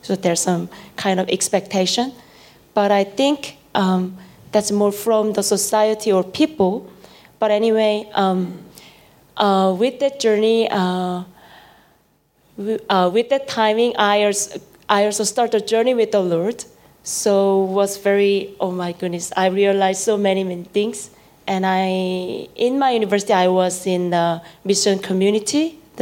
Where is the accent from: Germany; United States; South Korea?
South Korea; Yeah, I'm from South Korea, yeah.